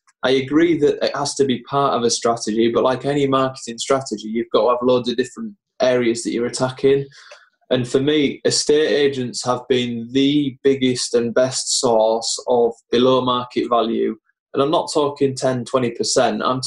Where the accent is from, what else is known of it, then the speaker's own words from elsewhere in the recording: Scarborough, Yorkshire and the Humber, United Kingdom; moved away as an adult; So I was born in Scarborough. Lived in Scarborough. I was born in a little area of Scarborough called Osgoby, and moved to somewhere called Caton when I was about 10, maybe. Which is nice little areas, Caton. I moved from Scarborough when I was 18, so spent a lot of time in Scarborough.